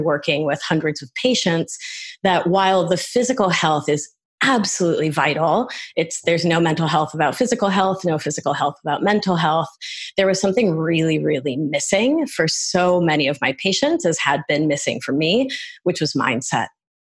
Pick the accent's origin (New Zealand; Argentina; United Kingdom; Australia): Argentina; English is a second language; now in United States; I'm from Argentina and my mom, I couldn't tolerate cow's milk. And so she would drive 4 hours to Buenos Aires to buy soy milk.